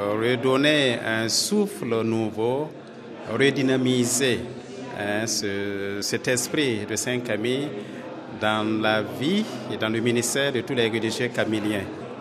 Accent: Burkina Faso

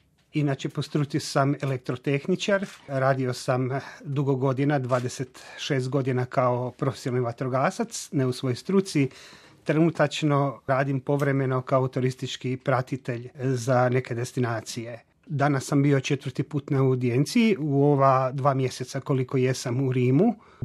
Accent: Bjelovar, Bjelovar-Bilogora County, Croatia; dolazim iz Bjelovara. Inače, Župa Sveta Ana, grad Bjelovar, Hrvatska.

